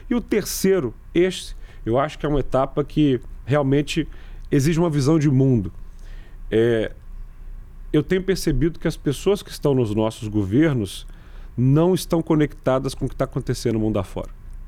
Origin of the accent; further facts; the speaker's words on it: Belo Horizonte, Minas Gerais, Brazil; eu realmente sinto que ser belo-horizontino faz de mim exatamente o que eu sou, no sentido em que a nossa cidade, como diria o Carlos Drummond de Andrade, não é uma dessas cidades quaisquer.